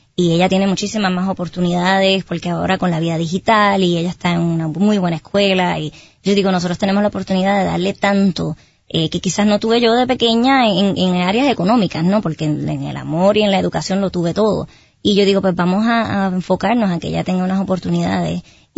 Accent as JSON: {"language": "Spanish", "town": "Sabana Grande", "country": "Puerto Rico", "said": "en mi casa, una familia humilde, soy de Sabana Grande, siempre digo que soy petatera"}